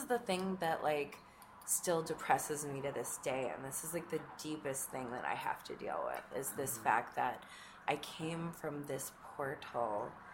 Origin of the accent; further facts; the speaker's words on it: Wisconsin, United States; also born or lived in Philadelphia / New Orleans / Los Angeles; now in New York, United States; No, I came from Philadelphia. I'm originally from Wisconsin, though.